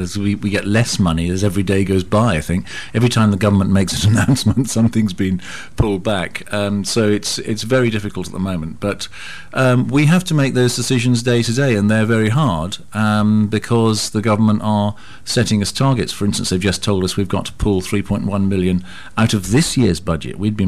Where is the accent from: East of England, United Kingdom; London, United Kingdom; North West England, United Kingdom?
East of England, United Kingdom; Norwich; now in Bristol, United Kingdom; I was born in Norwich and educated there and went to the University of Sussex. Went back to Norwich for a bit to work in business, and then I came to Bristol to train at Bristol Ovic Theatre School.